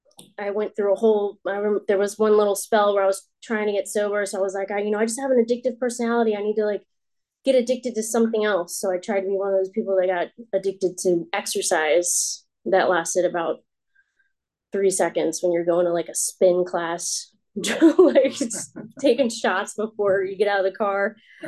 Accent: Amherst, United States; I grew up in Amherst. I always say an hour south of here, but it's like, I guess, 2 hours south of here.

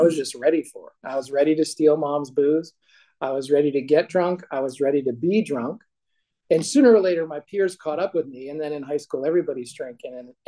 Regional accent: Portland, Maine, United States; in my hometown, Portland, Maine.

